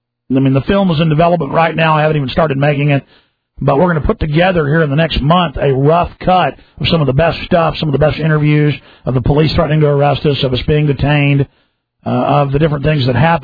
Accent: Texas, United States; right there by White Rock Lake. I grew up there on San Fernando Way. It was a street I was born on.

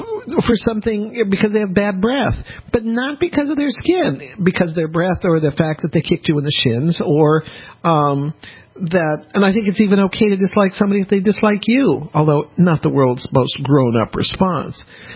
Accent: the South, United States; I don't disagree with that, but and look, I'm a Southerner

